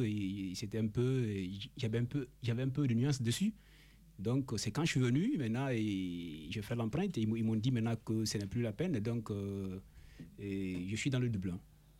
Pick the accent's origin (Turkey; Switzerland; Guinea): Guinea; je peux le dire comme ça, parce que je viens, n'est-ce pas, de la francophonie. Voilà, je suis de la Guinée.